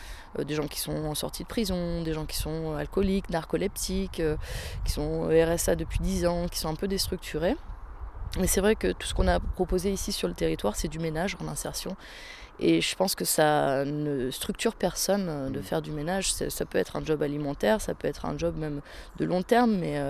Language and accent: French; Normandy, France; j'étais de famille agricole quand j'étais petite, en Normandie. J'ai passé toutes mes enfances à la ferme.